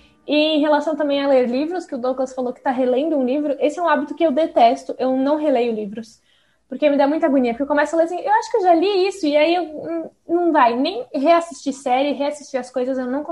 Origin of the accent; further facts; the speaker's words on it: Paraná, Brazil; Sou paranaense, gente.